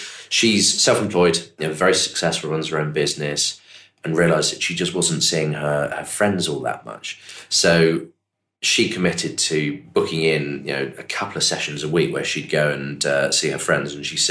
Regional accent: South East England, United Kingdom; they're based just down the road from where I grew up in Buckinghamshire.

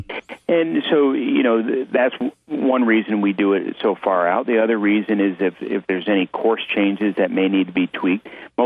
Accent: New York, United States; And as you know, I'm from New York and do our part here at Malone Golf Club

